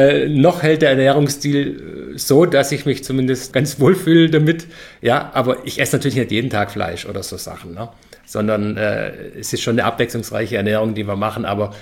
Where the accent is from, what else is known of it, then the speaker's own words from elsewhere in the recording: Baden-Württemberg, Germany; ich bin Schwabe, ich muss jede Mahlzeit süß beenden.